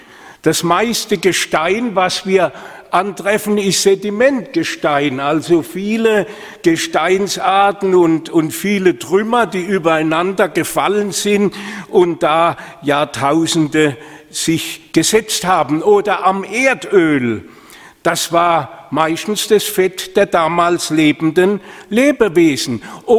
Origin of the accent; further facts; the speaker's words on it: Helmsheim, Baden-Württemberg, Germany; konkret in unseren Dörfern zwischen Bruchsal und Bretten, in Gondelsheim, in Heidelsheim, in Helmsheim, wo ich herkomme, erlebt.